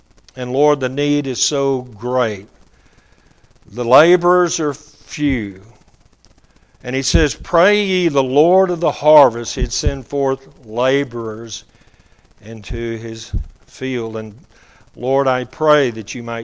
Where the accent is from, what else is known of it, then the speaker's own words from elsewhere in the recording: Arlington, Texas, United States; I grew up in Arlington, Texas, which is noted for Arlington Baptist College